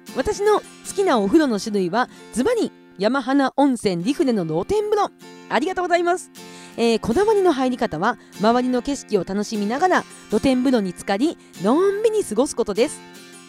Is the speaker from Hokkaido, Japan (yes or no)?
yes; Kushiro, Hokkaido, Japan; 地元釧路の